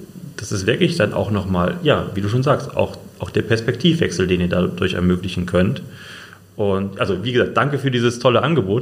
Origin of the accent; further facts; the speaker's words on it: North Rhine-Westphalia, Germany; now in Hamburg, Germany; ich komme aus der Kölner Region, genau, oberbergisches Land, genau so, aber ich lebe schon ein paar Jahre in Hamburg